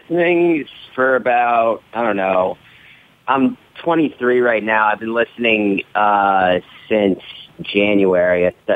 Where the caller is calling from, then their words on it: Orlando, Florida, United States; from Orlando, Florida.